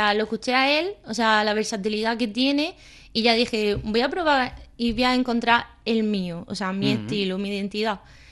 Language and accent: Spanish; Adra, Andalusia, Spain